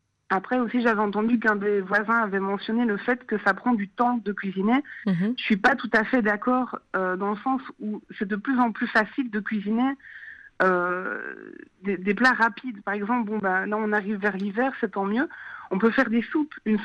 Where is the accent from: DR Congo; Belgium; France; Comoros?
Belgium; Donc, je viens de Belgique, on appelle ça le souper, le repas du soir